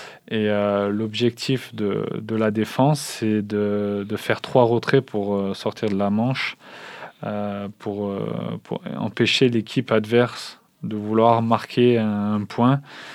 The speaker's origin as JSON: {"language": "French", "country": "France", "said": "mais après nous, en tant que Français en France, il n'y a qu'un club qui paye ces Français."}